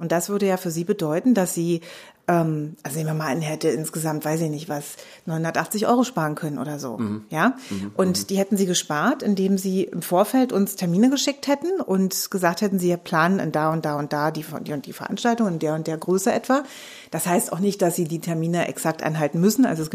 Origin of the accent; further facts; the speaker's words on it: Berlin, Germany; auch als Berliner muss man natürlich auch für die Schwaben unter uns eine gute Antwort parat haben.